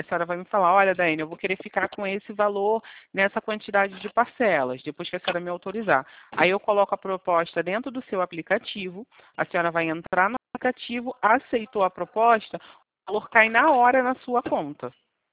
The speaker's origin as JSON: {"language": "Portuguese", "region": "Rio de Janeiro", "country": "Brazil", "said": "eu sou aqui do Rio mesmo, centro do Rio."}